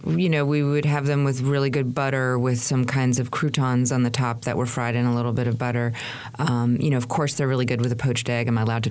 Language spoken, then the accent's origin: English; New York, United States; And, you know, I think so as a New Yorker, I definitely had that feeling.